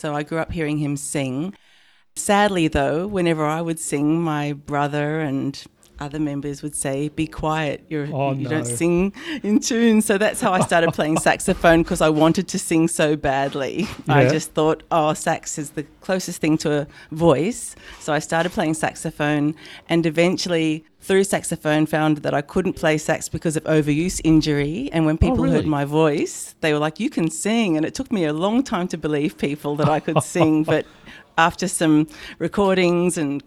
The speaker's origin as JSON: {"language": "English", "town": "Sydney", "region": "New South Wales", "country": "Australia", "moved": "yes", "lives_now": "France", "said": "I'm initially from Sydney."}